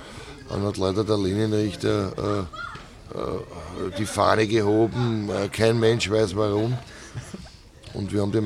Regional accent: Vienna, Austria; weil ich bin ja trotzdem ein Aushängeschild Österreichs oder Wiens, meiner Heimatstadt.

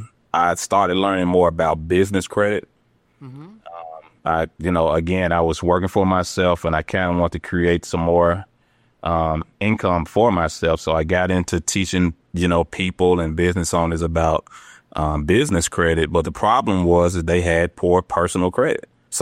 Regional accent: Memphis, Tennessee, United States; I grew up in Memphis, Tennessee. I'm still in Memphis, Tennessee. I don't think I ever plan on leaving.

